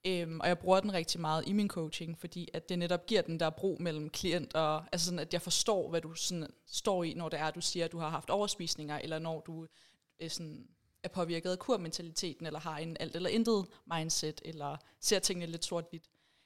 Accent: Viborg, Central Denmark Region, Denmark; jeg er jo fra Viborg, jeg er jo jyde. Det kan man måske også høre

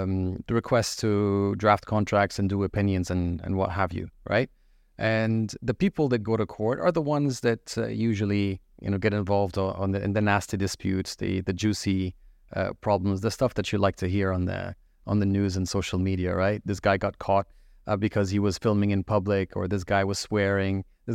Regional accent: Abu Dhabi, United Arab Emirates; now in Dubai, United Arab Emirates; I am a lawyer, educator, and father living in Dubai. So I am Palestinian. I was born and raised in Abu Dhabi. And my father came to Abu Dhabi in 1975 from Baghdad.

